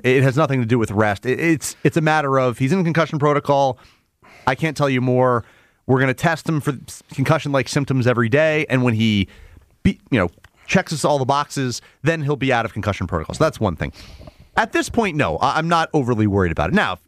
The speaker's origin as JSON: {"language": "English", "town": "Lower Merion", "region": "Pennsylvania", "country": "United States", "tie": "born or raised there", "said": "Grew up in Lower Merion."}